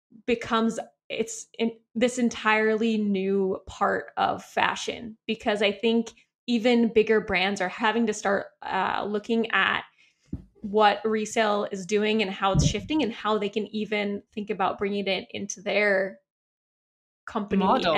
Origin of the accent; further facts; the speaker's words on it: Midwest, United States; but we're both from the Midwest.